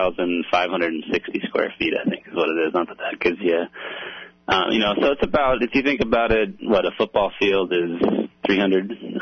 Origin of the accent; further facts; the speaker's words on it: Scotland, United Kingdom; Sometimes it's good to get out of being Scottish, you know? A little more Eastern European.